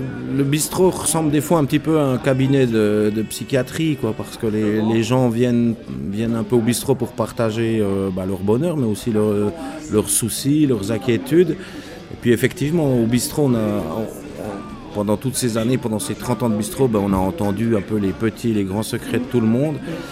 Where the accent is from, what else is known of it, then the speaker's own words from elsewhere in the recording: Saint-Ursanne, Jura, Switzerland; Donc, j'y ai passé effectivement toute ma jeunesse dans un bistrot.